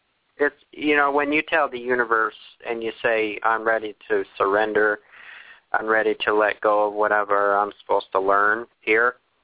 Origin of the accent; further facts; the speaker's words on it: Salt Lake City, Utah, United States; I didn't want to go clear out to Idaho because I'm from Salt Lake.